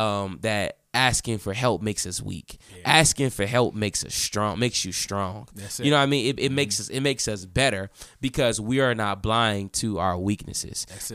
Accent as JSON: {"language": "English", "town": "Detroit", "region": "Michigan", "country": "United States", "tie": "born or raised there", "said": "Detroit is a very unique place. So people who are born and raised in Detroit, we all have this grit about us."}